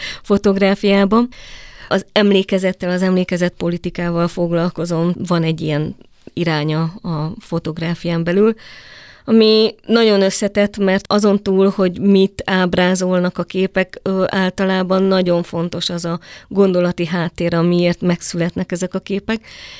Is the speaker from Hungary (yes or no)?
no; Transylvania, Romania; most hol vagyok otthon, tehát hogy falu, város, Magyarország, Románia, ha itt vagyok, erdélyi magyar vagyok, ha ott vagyok, magyarországi magyar vagyok, vagy román vagy